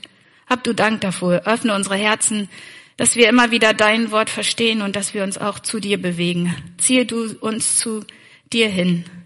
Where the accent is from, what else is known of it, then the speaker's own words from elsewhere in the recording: Ihrhove, Lower Saxony, Germany; Also ich komme aus der Gemeinschaft in Ihrhofe und bin in Leer geboren und in Ihrhofe aufgewachsen auch, also immer irgendwie vor Ort geblieben. Und wir wohnen mittlerweile in Ihrenerfeld.